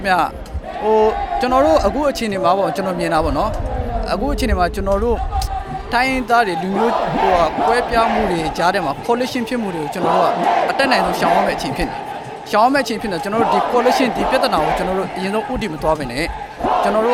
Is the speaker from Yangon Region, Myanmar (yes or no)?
yes; Yangon, Yangon Region, Myanmar; ကျွန်တော်မိဘတွေကလုံခဲ့တဲ့နှစ်ပေါင်းများစွာကနေပြီးတော့ရန်ကုန်မြို့ကိုအခြေချပြီးတော့ကျွန်တော်ကရန်ကုန်မြို့မှာကြီးပြင်းလာခဲ့တဲ့ Ranger မြန်မာပြည်ပေါ် Muslim 2ဖြစ်ပါတယ်